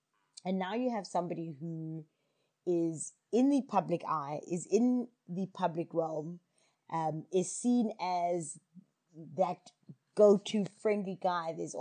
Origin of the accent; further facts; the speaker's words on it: South Africa; as a South African, I see this very, very differently from you guys.